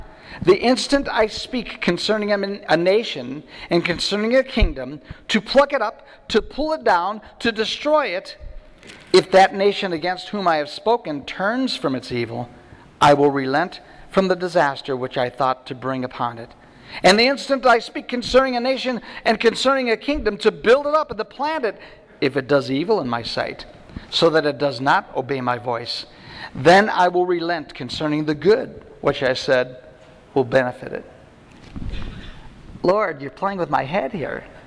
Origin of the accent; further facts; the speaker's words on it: United States; But I'm an American. I don't know about you, but Americans, we got rights, you know?